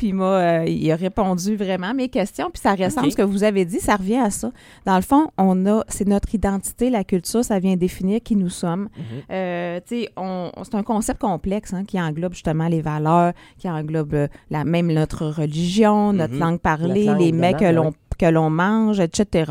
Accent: Quebec, Canada; moi, je suis une fille du Lac-Saint-Jean, fait que j'ai l'accent, j'ai les expressions.

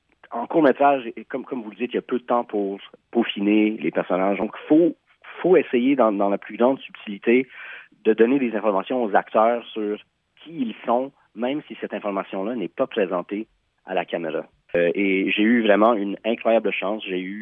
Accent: Aylmer, Quebec, Canada; now in Hull, Canada; moi et Jean-Philippe, les deux, on est d'Elmer. Les deux, on est en ce moment, j'habite à Hull

